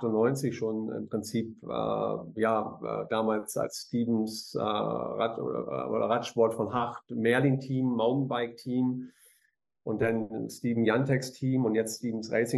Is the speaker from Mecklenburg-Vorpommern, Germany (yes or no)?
no; Neumünster, Schleswig-Holstein, Germany; born there; Dann Neumünster, meine Geburtsstadt, wenn du so möchtest